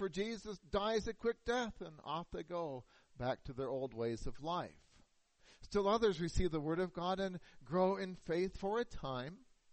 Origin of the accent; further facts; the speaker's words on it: the West, United States; Growing up in the West, we know all about the Russian thistle, better known as the tumbleweed.